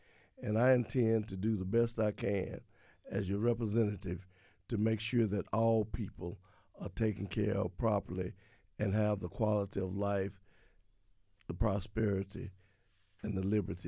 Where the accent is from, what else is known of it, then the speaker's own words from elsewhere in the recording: Hearne, Texas, United States; I am from Hearne, Texas.